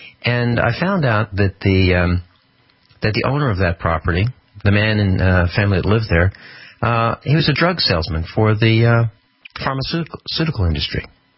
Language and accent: English; East Coast, United States; When I was growing up on the East Coast, I lived in a neighborhood, and it was a nice neighborhood.